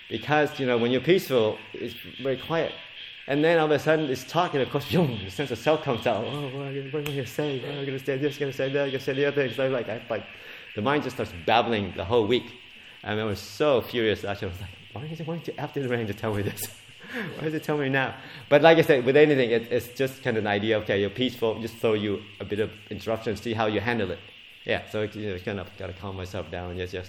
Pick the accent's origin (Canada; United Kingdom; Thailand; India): Thailand; I was from Thailand, that's what you